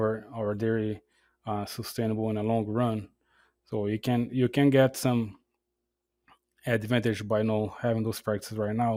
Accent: Brazil; now in United States; I'm originally from Brazil.

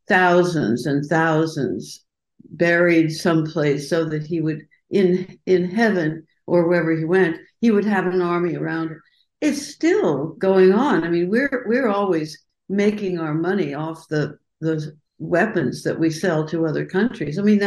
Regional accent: Colorado, United States; When I was growing up in Colorado

